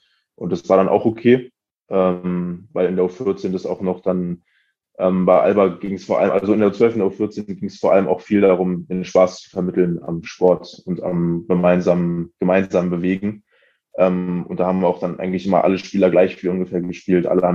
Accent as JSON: {"language": "German", "region": "Berlin", "country": "Germany", "tie": "born or raised there", "said": "Ich bin in Wilhelmsruh aufgewachsen, das ist in Pankow, aber so ein bisschen weiter draußen gelegen, würde ich sagen. Also es ist jetzt nicht in der Nähe von Prenzlauer Berg oder so hier, sondern ein bisschen mehr nördlich."}